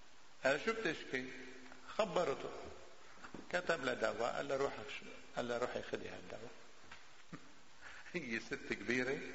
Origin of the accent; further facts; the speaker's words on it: Lebanon; عندنا بلبنان نحن لمن البراد يصير له شيء نحن منصلي له